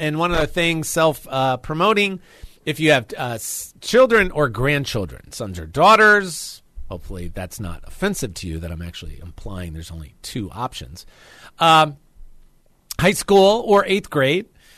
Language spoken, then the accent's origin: English; United States; I was born in America, and I've been raised in America, and I live in America